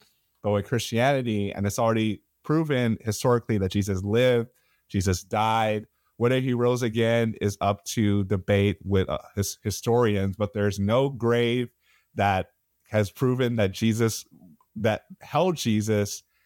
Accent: Nigeria; For those who don't know you, me, I'm Nigerian.

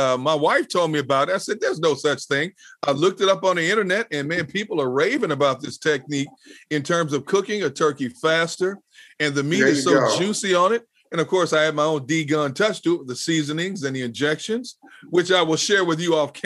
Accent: Green Bay, Wisconsin, United States; I hated when he played my hometown Green Bay Packers

